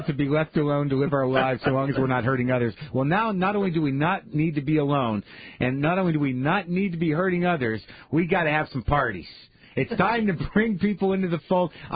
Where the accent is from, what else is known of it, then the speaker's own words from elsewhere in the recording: Canada; now in United States; I'm a Canadian student in Orange County, California.